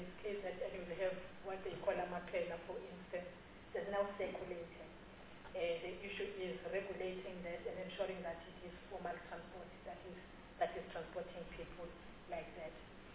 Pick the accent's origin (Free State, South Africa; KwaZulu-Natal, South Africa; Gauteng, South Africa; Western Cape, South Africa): Gauteng, South Africa; Pretoria; I'm from Pretoria.